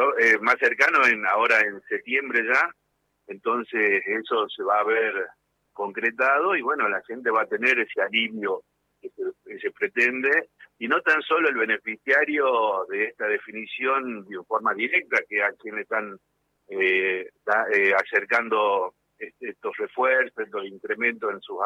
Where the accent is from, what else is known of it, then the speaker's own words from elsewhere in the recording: Tucumán, Argentina; acá en Tucumán, yo soy tucumano, mi responsabilidad es Jujuy, Salta y Tucumán, pero bueno, soy tucumano.